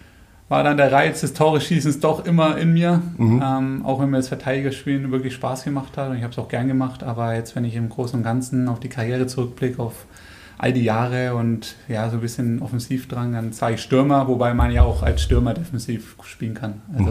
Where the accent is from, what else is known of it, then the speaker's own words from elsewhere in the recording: Nuremberg, Bavaria, Germany; now in Rosenheim, Germany; Wohnhaft in Rosenheim, auch wenn ich eigentlich aus Nürnberg komme, sehe ich jetzt Rosenheim als meine Heimat.